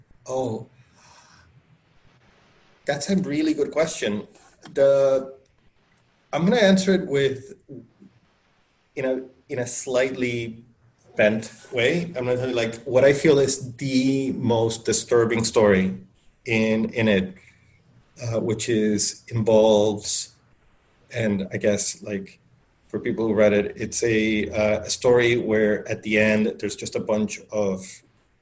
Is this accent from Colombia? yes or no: yes; Colombia; also born or lived in Venezuela; now in United States; I grew up in Colombia. So I grew up in, I was born in Colombia, and then almost immediately after I was, my dad got a job in Venezuela.